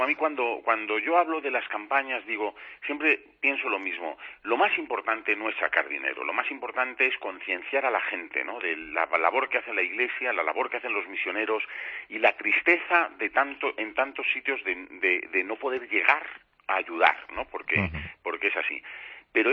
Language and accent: Spanish; Spain; Entonces te vienen los niños y dicen: ¿de dónde eres? Y desde España.